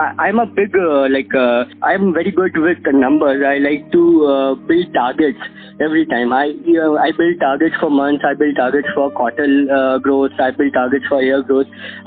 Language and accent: English; Bhopal, Madhya Pradesh, India; And firstly, when you say that I am from Bhopal, people think that you would not have that much skills, and you would not have the exposure to certain stuff.